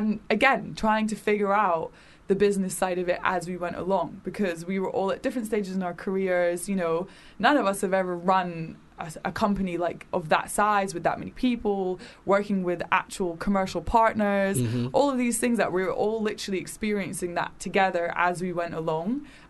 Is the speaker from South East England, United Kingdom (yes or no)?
no; Edinburgh, Scotland, United Kingdom; I'm not from London, so I grew up in Edinburgh. Well, I moved around a lot, but I went to high school in Edinburgh.